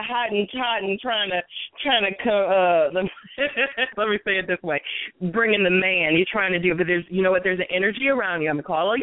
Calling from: Ohio, United States; I'm calling from Ohio.

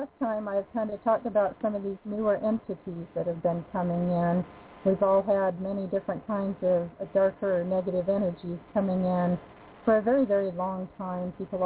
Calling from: North Carolina, United States; I am calling from the mountains of North Carolina, just up north of Asheville.

